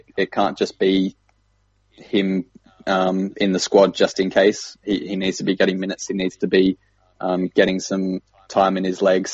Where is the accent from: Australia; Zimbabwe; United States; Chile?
Australia; I mean, as an Australian and as an RL Reds fan, I bloody well hope so.